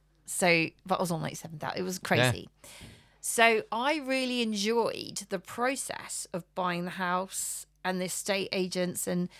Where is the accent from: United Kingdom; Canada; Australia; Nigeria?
United Kingdom; Portsmouth, South East England; Yeah, I'm from Pompey. Can you tell?